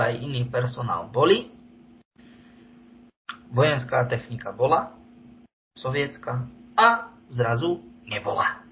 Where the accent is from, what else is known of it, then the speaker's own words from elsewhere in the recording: Nitra Region, Slovakia; alebo poviem to u nás na Tribeči